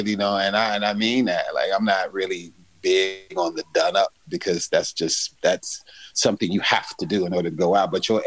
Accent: Chicago, Illinois, United States; I'm from Chicago, so I'm a house head.

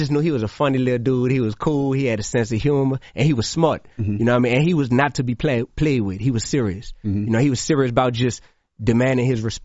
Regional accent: New Orleans, Louisiana, United States; No, I'm from New Orleans.

